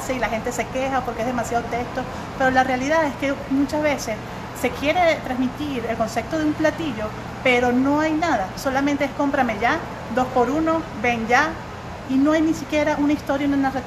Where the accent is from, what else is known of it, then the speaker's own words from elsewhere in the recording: Venezuela; now in Mexico; yo vengo de Venezuela y tengo aquí ya 15 años